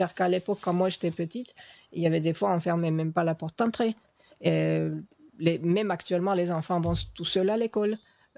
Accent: Finland; Et moi je me souviens quand j'étais enfant, déjà en Finlande les enfants ils vont à l'école eux-mêmes, soit en vélo, soit en marchant en hiver

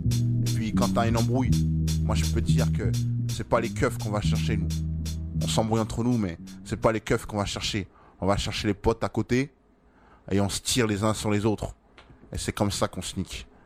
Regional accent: Paris, Île-de-France, France; Moi, je viens de Paris. Hein. Je viens de Paris. Je suis arrivé dans 19, dans ma thèse. J'avais 5 piges et j'en ai 23, mec.

